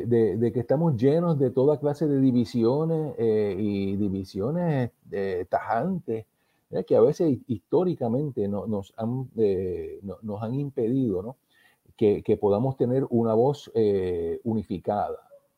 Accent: Puerto Rico; Nosotros como puertorriqueños y puertorriqueñas, ¿verdad?

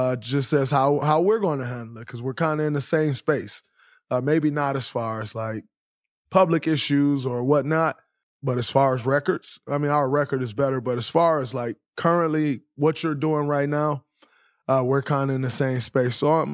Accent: Saginaw, Michigan, United States; And obviously, I'm from Saginaw, Michigan. He's from Flint, Michigan. You know, we kind of one in the same, that Flint-Saginaw connection.

